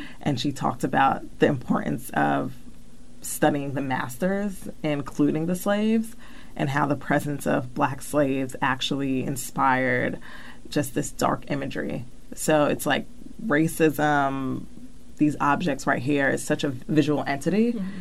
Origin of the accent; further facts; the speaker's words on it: New York City, New York, United States; Yeah, born and raised in New York.